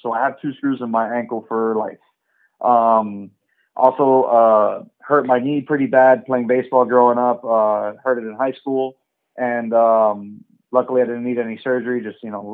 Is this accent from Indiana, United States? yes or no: no; Miami, Florida, United States; Yeah. Born and raised in Miami. Lived here my whole life. I've only been on two plane rides my whole life.